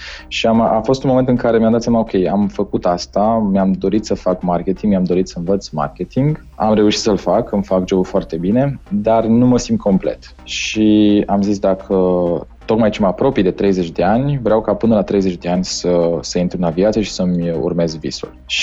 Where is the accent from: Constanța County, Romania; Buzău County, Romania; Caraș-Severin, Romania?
Caraș-Severin, Romania; Reșița; deja știam că voi dori să plec din Reșița. La un moment dat, Reșița, oricât de dragă mi este ca și orașul meu natal, a devenit prea mică pentru mine